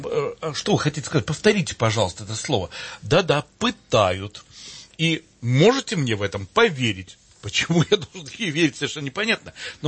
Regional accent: Moscow, Russia; Я из Москвы.

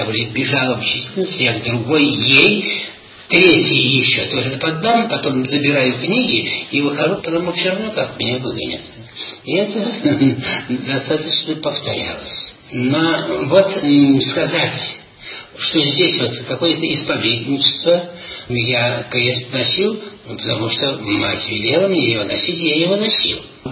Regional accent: Penza Oblast, Russia; Я родом из Пензенской губернии, и там проживал свое детство, вначале в деревне, потом в райцентре.

